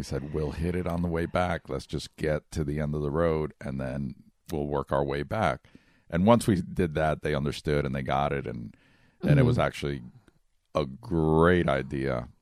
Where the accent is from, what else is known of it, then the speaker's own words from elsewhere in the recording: New York, United States; I grew up in New York. I'm a pizza connoisseur